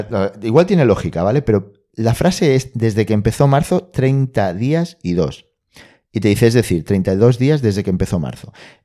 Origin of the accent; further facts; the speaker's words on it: Balearic Islands, Spain; pues somos mallorquín, entonces en tu cumple llevas una ensaimada